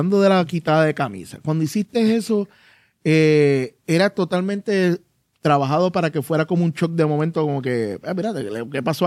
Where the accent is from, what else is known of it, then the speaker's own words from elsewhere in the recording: Puerto Rico; La palabra bowl la podemos decir. Como cualquier puertorriqueño, mal dicha.